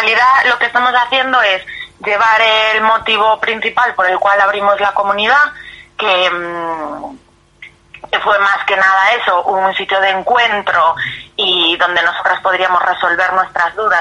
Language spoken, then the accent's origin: Spanish; Galicia, Spain; en mi caso, que yo soy de Galicia y el viaje va a estar planteado en Galicia